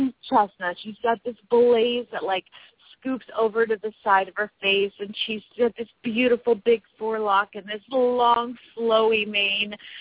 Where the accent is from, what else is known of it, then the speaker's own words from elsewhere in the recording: Phoenix, Arizona, United States; from Phoenix, Arizona